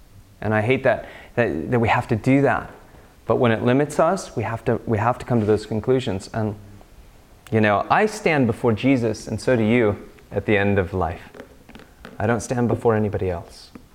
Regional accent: Iowa, United States; now in Miami, United States; I was not going to go back to where I grew up in Iowa, so I was going to stay in Miami.

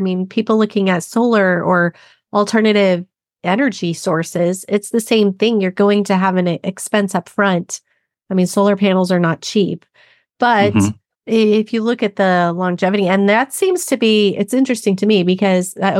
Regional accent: Arizona, United States; So yeah, I'm from Arizona. So originally from Arizona, so that AC issues are definitely a theme there.

